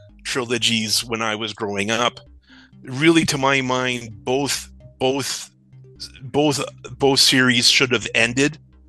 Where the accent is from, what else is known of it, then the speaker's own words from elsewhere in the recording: Ancaster, Ontario, Canada; And I grew up in Ancaster